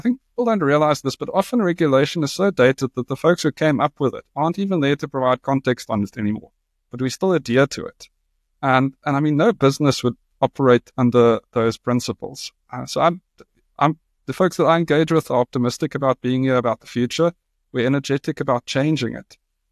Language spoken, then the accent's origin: English; South Africa; But it's also been my experience for 35 years as a South African